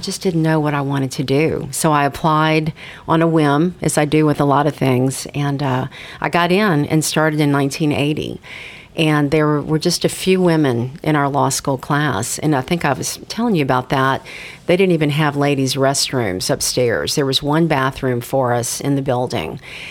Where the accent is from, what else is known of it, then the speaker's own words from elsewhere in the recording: Baton Rouge, Louisiana, United States; I grew up in Baton Rouge. I really only thought about LSU because of finances, and I got there and loved it.